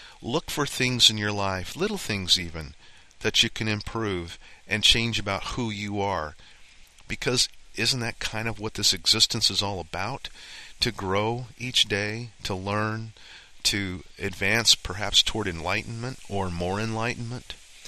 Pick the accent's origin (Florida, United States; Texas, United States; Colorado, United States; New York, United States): Colorado, United States; Denver; also born or lived in South Dakota; I grew up in Denver, Colorado. I spent 18 years in South Dakota in the Black Hills, Spearfish, Rapid City area.